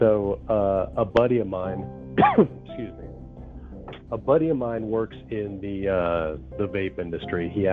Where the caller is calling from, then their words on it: Las Vegas, Nevada, United States; So I'm in Las Vegas.